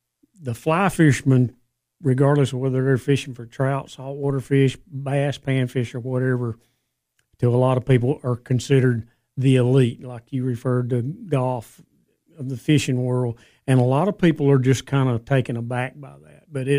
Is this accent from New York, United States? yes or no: no; Georgia, United States; I'm originally from North Georgia. My wife's from Baxter. We moved here about 9 years ago and love it here, and this is home now.